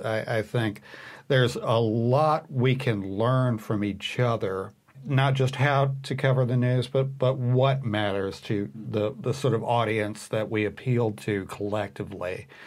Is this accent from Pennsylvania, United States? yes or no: no; Mississippi, United States; Next for me is moving back to my home state of Mississippi.